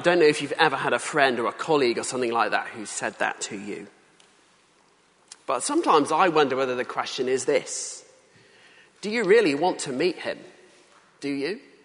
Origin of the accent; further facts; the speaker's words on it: United Kingdom; And she talks about there this kind of thing that we do as Brits, kind of bumbling around, pretending that we're somehow amateurs in everything.